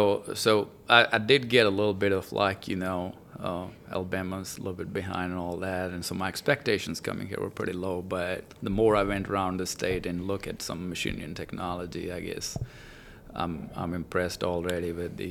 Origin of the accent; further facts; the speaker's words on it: India; now in United States; But, I'm not from Wiregrass, but I'm from India.